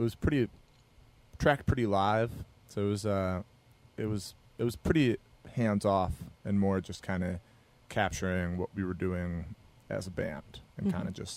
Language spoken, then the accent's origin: English; Rochester, New York, United States; I'm from Rochester, New York, which is right on Lake Ontario.